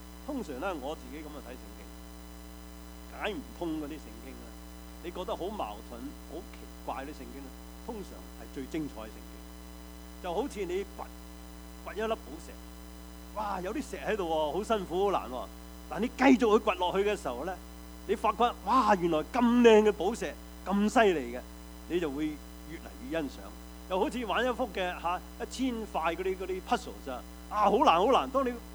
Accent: Guangdong, China; 即我们中国人、广东人都很懂用这些说话、我们呢就是叫广东歇后语

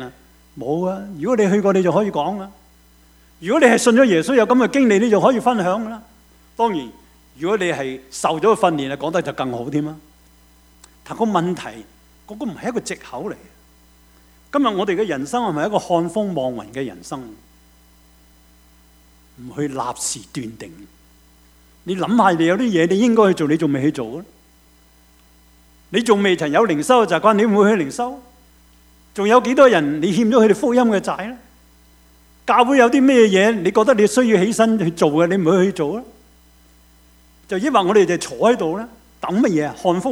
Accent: New Territories, Hong Kong; 我在香港新界长大，我家是耕田的，养猪的，

